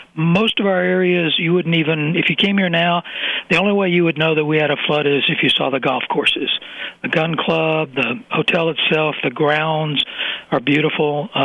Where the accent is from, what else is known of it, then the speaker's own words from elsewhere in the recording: Texas, United States; now in West Virginia, United States; I've been here about 7 years. I'm from Texas, and these people remind me of Texans.